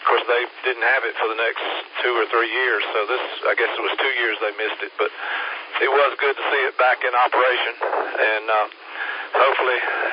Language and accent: English; Greenwood, United States; now in Piedmont, United States; I'm originally from Greenwood. Of course, I live up in Piedmont now, but for 4 years I spent down in Greenwood taking care of my elderly father.